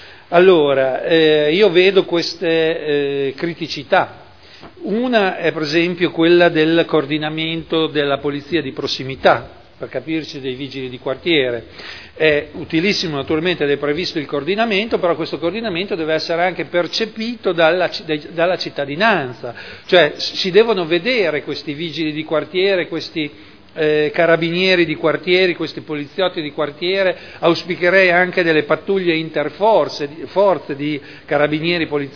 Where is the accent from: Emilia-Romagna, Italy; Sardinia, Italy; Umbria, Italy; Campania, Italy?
Emilia-Romagna, Italy; Modena; anch'io come modenese